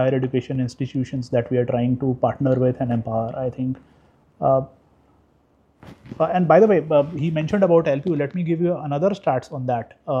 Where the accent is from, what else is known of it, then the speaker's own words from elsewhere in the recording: Bihar, India; So I come from Bihar, I would say a lower middle income class family.